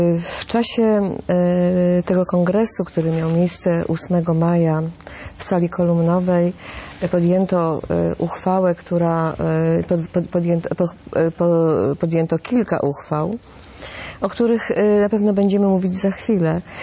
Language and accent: Polish; Łódź, Łódź Voivodeship, Poland; born there; Ja przyszłam na świat w Łodzi